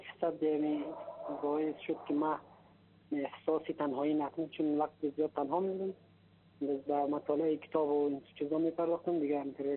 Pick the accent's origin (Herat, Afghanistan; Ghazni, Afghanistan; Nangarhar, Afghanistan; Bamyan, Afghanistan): Bamyan, Afghanistan; now in Kabul, Afghanistan; ما از بامیان هستم، الان در کابل.